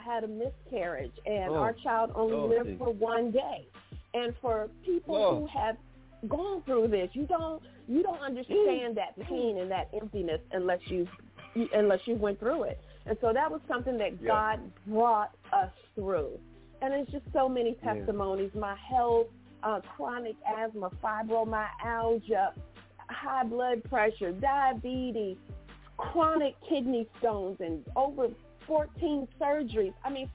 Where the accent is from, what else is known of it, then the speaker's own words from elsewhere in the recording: Fort Belvoir, Virginia, United States; born there; I am originally from the East Coast. I was born in Fort Belvoir, Virginia.